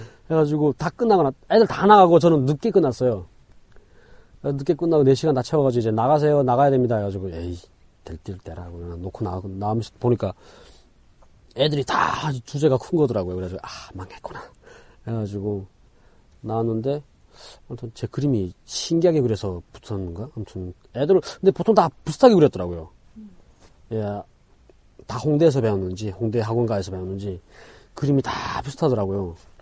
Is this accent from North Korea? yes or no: yes; North Korea; moved away; 북한에서 왔냐고 해가지고 예 하니까